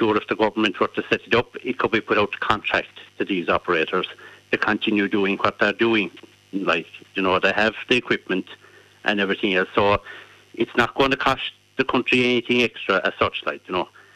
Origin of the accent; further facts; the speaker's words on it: Lyrecompane, Munster, Ireland; now in Ballymac, Ireland; I'm living in the countryside here in Ballymac, like, and I'm originally from Lyrecompaghan